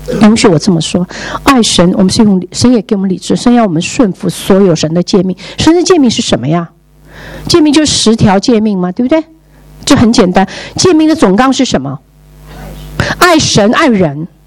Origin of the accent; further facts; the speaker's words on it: China; 我觉得我们中国人真的，我们的华人进步